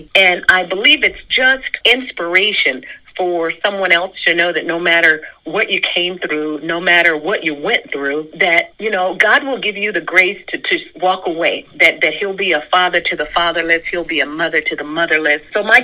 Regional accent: the South, United States; Southern girl, born and bred.

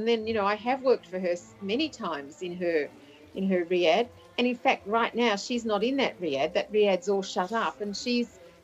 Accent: Australia; being Australian, I speak very little of anything.

